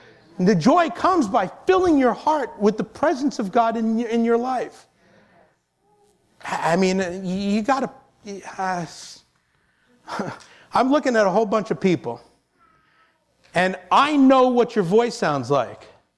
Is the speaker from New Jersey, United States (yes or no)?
no; Brooklyn, New York, United States; I'm from Brooklyn, and I taught seventh grade for 36 years.